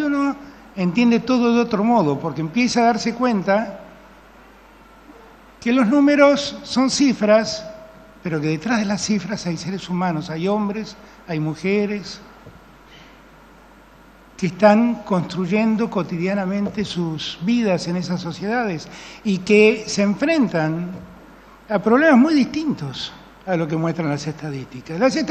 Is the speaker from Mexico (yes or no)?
no; Buenos Aires, Argentina; Yo soy porteño, yo soy de la ciudad que la provincia de Buenos Aires cedió en territorio para que se instituya allí la capital federal.